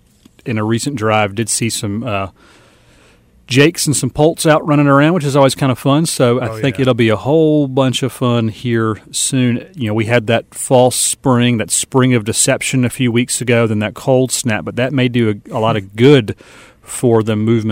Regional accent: Virginia, United States; You know, I grew up in Virginia for the most part, and we had a fall season

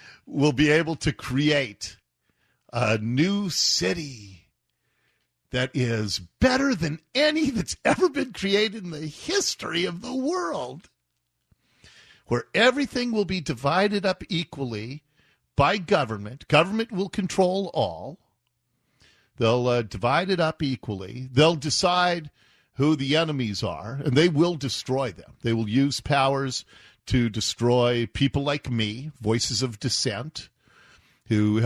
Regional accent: Seattle, Washington, United States; She grew up in Tacoma. I grew up in Seattle.

